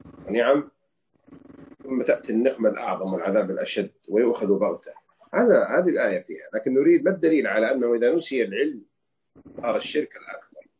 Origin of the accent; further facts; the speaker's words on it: Saudi Arabia; فهذا يدل على فضل بلادنا المملكة العربية السعودية